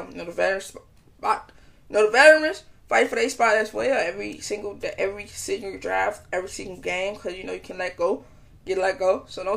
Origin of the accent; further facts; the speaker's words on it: Chicago, Illinois, United States; But you know me, I'm from Chicago, so I got the Chicago Sky.